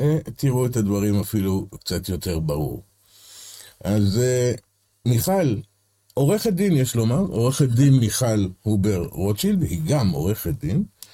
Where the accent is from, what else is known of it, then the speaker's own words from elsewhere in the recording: Petah Tikva, Central District, Israel; כן, שכנים אפילו, דרך אגב, גדלנו באותה שכונה, כפר גנים, גילינו את זה רק עכשיו.